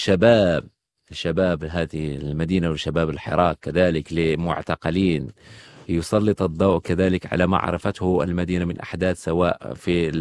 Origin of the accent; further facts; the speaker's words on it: Jerada, Oriental, Morocco; الذي صور بمدينتي الأصلية، يعني التي ترعرعت فيها، مدينة جرادة التي توجد بشرق المغرب، هي مدينة منجمية